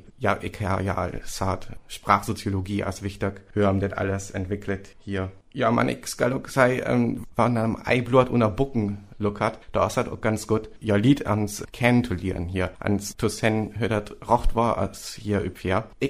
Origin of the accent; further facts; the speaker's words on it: Lower Saxony, Germany; Ja, ich salu san von Ostfresklund an.